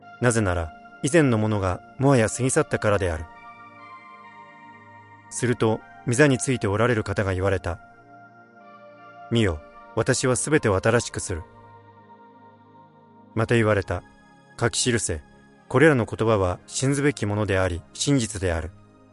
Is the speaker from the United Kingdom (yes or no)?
no; Iowa, United States; Japanese is a second language; 私はアイオワ州で育ちましたが、私たちの住んでいた町には、町からそれほど遠くないところにゴミ捨て場がありました。